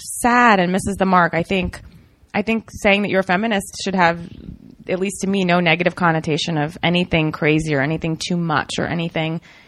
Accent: Alexandria, Virginia, United States; I grew up outside DC in Virginia and Alexandria.

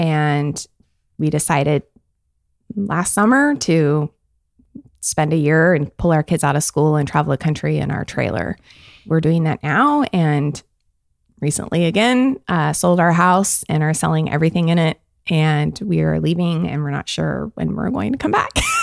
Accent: Vancouver, Washington, United States; Well, I am originally from Vancouver, born and raised here. I left for a while to attend college in Missoula, Montana.

